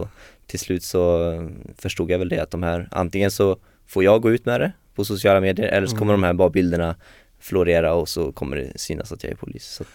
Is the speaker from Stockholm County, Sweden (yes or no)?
no; Strömstad, Västra Götaland County, Sweden; jag skulle hamna liksom i min hemstad Strömstad.